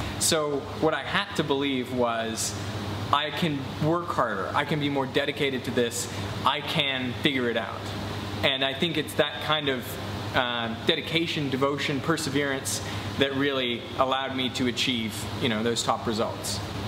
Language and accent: English; Vancouver, British Columbia, Canada; also born or lived in Melbourne, Australia; now in Australia; Now, in fact, I am Australian. I don't sound it because I was born outside of Melbourne and then I grew up in Vancouver. So, you know, I was essentially Canadian, but I had an Australian passport and I had this tie to this country